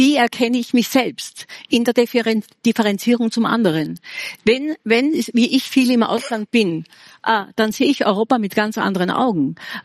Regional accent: Austria; Ich komme aus dem Salzkammergut.

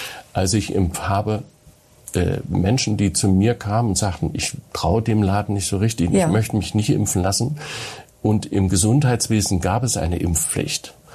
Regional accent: Germany; ich komme aus der DDR, ich bin dort groß geworden und mein Vater war Theologe

